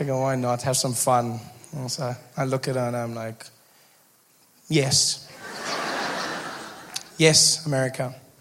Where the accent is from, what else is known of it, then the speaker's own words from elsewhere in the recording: South Africa; I'm from South Africa.